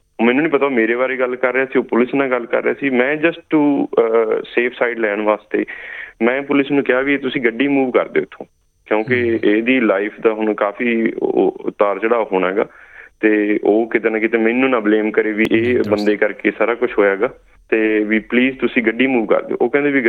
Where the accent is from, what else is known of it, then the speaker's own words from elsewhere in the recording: Puli, Punjab, India; also born or lived in Sydney; now in Melbourne, Australia; ਮੈਂ 2006 'ਚ ਆਇਆ ਸੀਗਾ ਜੀ ਮੈਲਬਰਨ 'ਚ, ਅਤੇ ਫਿਰ ਮੈਂ 4 ਸਾਲ ਸਿਡਨੀ ਵੀ ਲਾਏ ਆ ਜੀ, ਅਤੇ ਉਹ ਤੋਂ ਬਾਅਦ ਮੇਰਾ ਜਿਹੜਾ ਬੈਕਗਰਾਊਂਡ ਹੈ ਜੀ ਉਹ ਬਠਿੰਡਾ ਮੇਰਾ ਜ਼ਿਲ੍ਹਾ ਜੀ, ਪਿੰਡ ਮੇਰਾ ਪੂਲੀ ਹੈ ਜੀ।